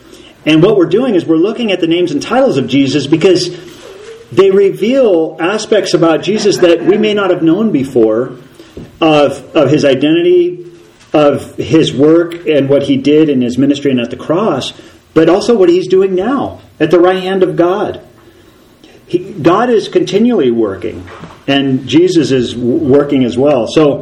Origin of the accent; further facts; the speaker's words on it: Washington, United States; growing up in Washington, I would have never prayed for rain. Ever.